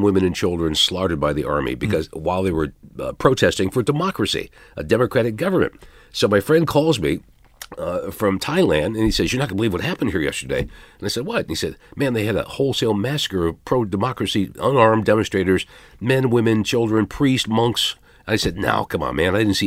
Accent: Phoenix, Arizona, United States; also born or lived in Rochester; now in Baltimore, United States; Originally from Rochester, grew up in Phoenix, Arizona, high school, went to Arizona State, started the business in Arizona.

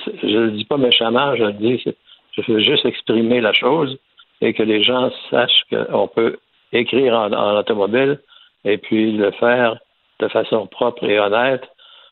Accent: Lévis, Quebec, Canada; alors que j'avais à peu près 15-16 ans et je travaillais à la maison chez nous à Lévis.

